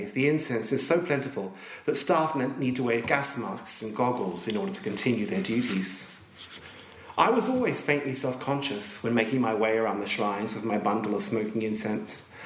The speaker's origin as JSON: {"language": "English", "region": "Queensland", "country": "Australia", "tie": "born or raised there", "said": "I guess my involvement with Vietnam now has been longer than my involvement with my hometown and sort of in my life in North Queensland where I came from."}